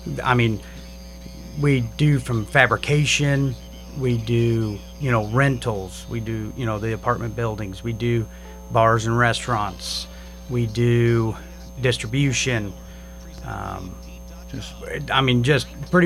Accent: Carrollton, Illinois, United States; now in Jerseyville, United States; I was born and raised in Carrollton, Illinois. Moved here to Jerseyville after my wife and I got together.

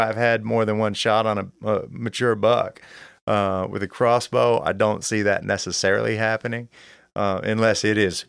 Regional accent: Michigan, United States; A friend of mine, I grew up in Michigan

